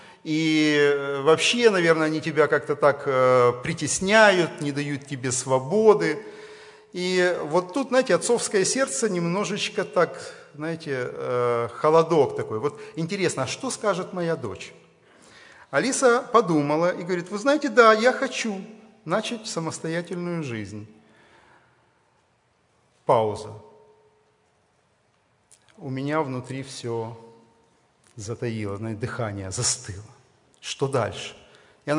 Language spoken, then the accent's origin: Russian; Kyiv, Ukraine; я из Киева